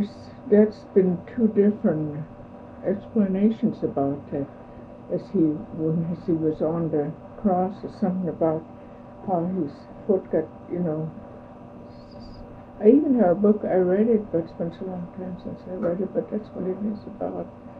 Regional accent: Chignik, Alaska, United States; born or raised there; now in Kodiak, United States

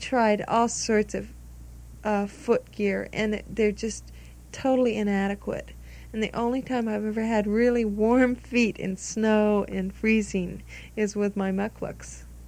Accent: Flagstaff, Arizona, United States; But I was from Flagstaff, Arizona, and it's 12,000 feet up in the mountains.

